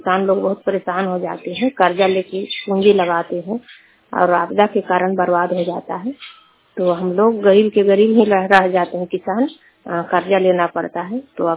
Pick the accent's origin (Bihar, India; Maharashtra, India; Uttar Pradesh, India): Bihar, India; मैं किसान हूँ, बिहार के रहने वाली हूँ